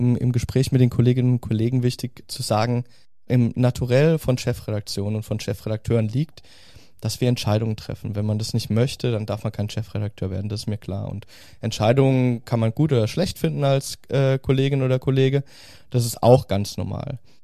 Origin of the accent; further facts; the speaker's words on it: Rhineland-Palatinate, Germany; Die Pfalz ist meine Heimat